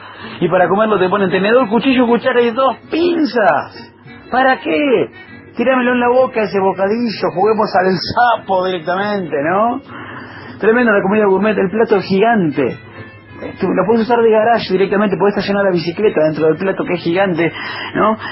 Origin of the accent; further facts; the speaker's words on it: Bragado, Buenos Aires Province, Argentina; born there; now in Mendoza, Argentina; yo soy del Club de la Risa de Mendoza. Me vine a vivir a Mendoza hace varios años, en realidad nací en Bragado, provincia de Buenos Aires